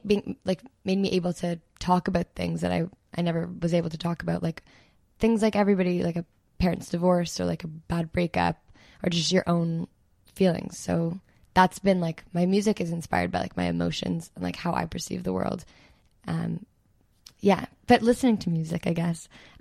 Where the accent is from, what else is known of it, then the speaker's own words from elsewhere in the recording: Toronto, Ontario, Canada; Grew up, like born and raised in Toronto.